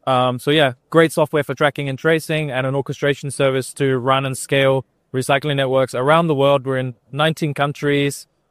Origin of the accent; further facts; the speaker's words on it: New Zealand; I'm from New Zealand, personally.